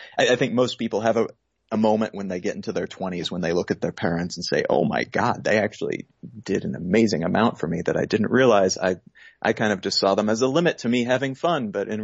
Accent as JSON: {"language": "English", "region": "California", "country": "United States", "tie": "born or raised there", "also_born_or_lived": "Missouri", "said": "And part of that was growing up in the Bay Area. We went to a private Catholic school."}